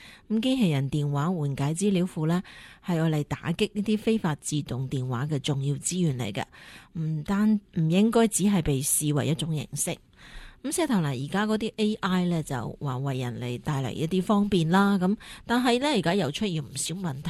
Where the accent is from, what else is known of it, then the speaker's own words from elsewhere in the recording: California, United States; 但系我哋加州人又知唔知道咧？